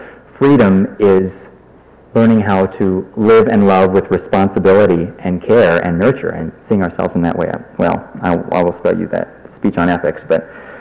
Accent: Idaho, United States; And I met with some staff people from my senators. I'm from Idaho.

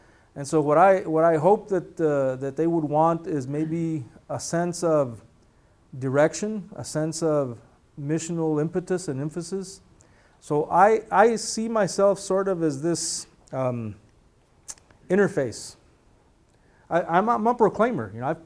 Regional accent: Texas, United States; born there; So I'm Mexican American, born in Deep South Texas. My Spanish is not the same Spanish as the people from Jalisco or from San Luis Potosí speak.

